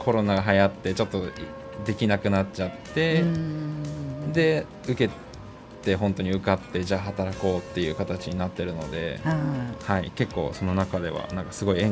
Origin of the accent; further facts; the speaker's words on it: Honjo, Saitama, Japan; 埼玉の本庄市っていうところ出身ですね。